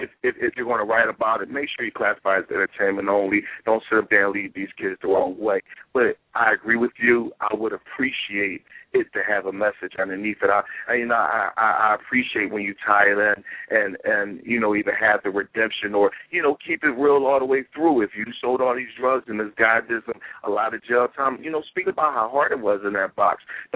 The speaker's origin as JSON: {"language": "English", "town": "Philadelphia", "region": "Pennsylvania", "country": "United States", "tie": "born or raised there", "said": "I mean, I come from the hood. Like, I'm born and bred in North Philly, and I've seen a lot"}